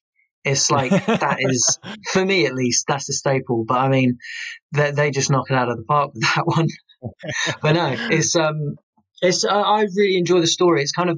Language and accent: English; South East England, United Kingdom; I'm originally from Kent, and we had a place in Chatham